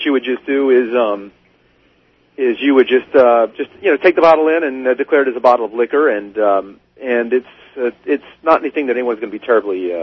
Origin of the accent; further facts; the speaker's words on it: United States; I'm an American